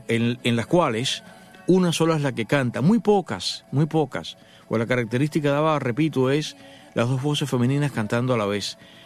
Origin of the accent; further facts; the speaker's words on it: Cuba; los únicos que entendemos estas películas somos los cubanos de los últimos 60 años.